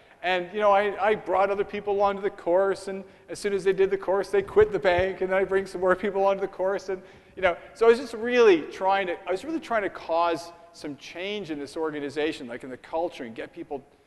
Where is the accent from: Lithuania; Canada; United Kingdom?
Canada; moved away as an adult; I'm Canadian originally, then I studied in the UK.